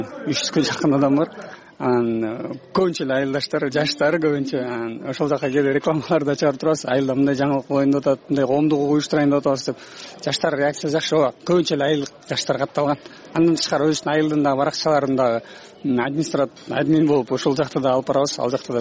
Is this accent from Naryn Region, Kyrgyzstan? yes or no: no; Talas, Talas Region, Kyrgyzstan; Курултай үчүн атайын Таластан келдик, кече келдик бөрүз.